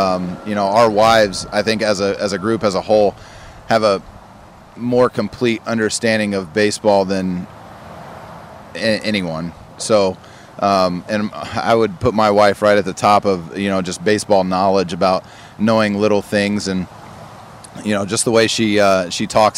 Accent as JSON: {"language": "English", "town": "Indianapolis", "region": "Indiana", "country": "United States", "tie": "born or raised there", "lives_now": "Cleveland, United States", "said": "From Indiana, nice. Indianapolis. Born and raised. Reside in just outside of Cleveland with my wife, two kids."}